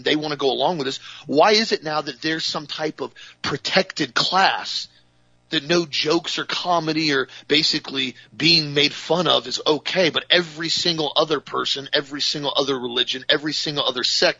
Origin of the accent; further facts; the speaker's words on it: United States; That's part of being free. That's part of being an American.